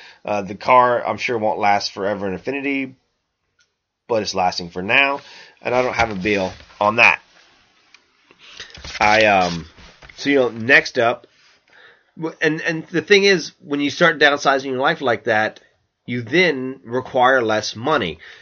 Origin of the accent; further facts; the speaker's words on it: the South, United States; I am from the South, and I will call them kefir.